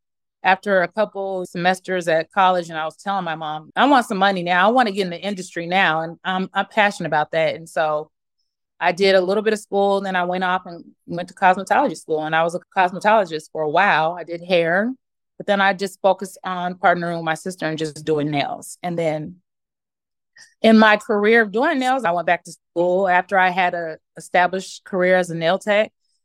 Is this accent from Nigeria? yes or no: no; Seattle, Washington, United States; moved away; we're originally from Seattle. We moved here about 21 years ago.